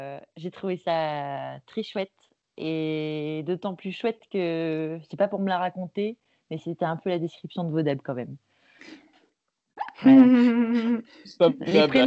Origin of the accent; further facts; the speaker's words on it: Belgium; qu'on ne se permettrait pas en France ou en Belgique quand on est belge